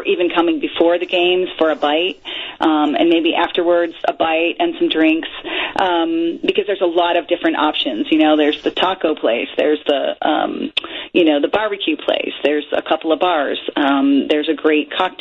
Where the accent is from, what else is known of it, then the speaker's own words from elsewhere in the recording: Detroit, Michigan, United States; I grew up in Detroit, and I just learned that we have our own style of pizza.